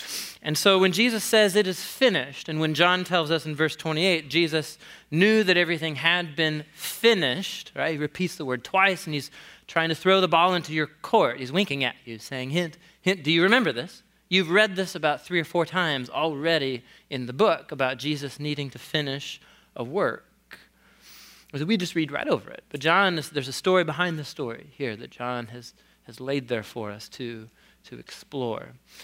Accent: Portland, Oregon, United States; So some of you know, I grew up here in Portland, just a couple blocks away

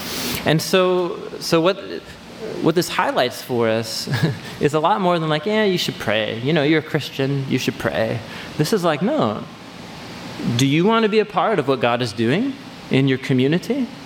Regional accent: Hawthorne, United States; So when I was 19, and as I said, I grew up here in Hawthorne, wonderful place to grow up.

